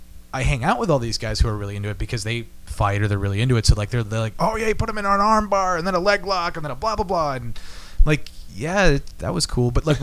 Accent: Tinley Park, Illinois, United States; Yes, I grew up in Tinley Park. I lived in the same house in Tinley Park my whole life.

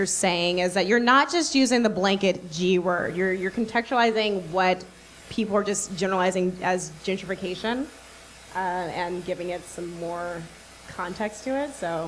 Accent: Bristow, Virginia, United States; Oh my God, Prince William County, what's up? I'm from Bristow.

